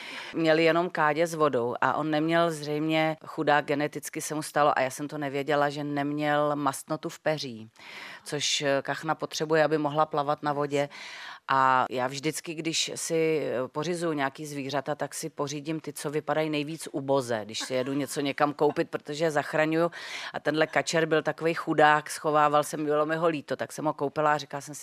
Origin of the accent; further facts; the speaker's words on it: Prague, Czechia; já jsem typický staropražák, žiju teď na Malý Straně, narodila jsem se na Starém Městě